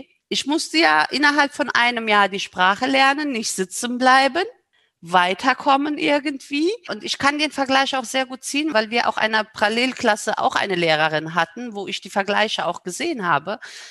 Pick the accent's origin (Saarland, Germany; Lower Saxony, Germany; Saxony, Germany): Saarland, Germany; Saarbrücken; ich werde dieses Jahr 50 Jahre alt. Ich bin seit 41 Jahren hier in Saarbrücken. Ich bin eine Saarbrückerin, ich bin eine Saarländerin.